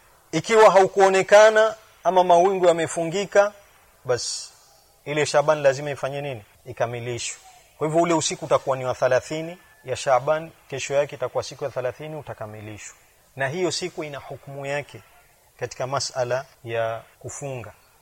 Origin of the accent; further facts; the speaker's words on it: Kenya; sisi tumetoka Kenya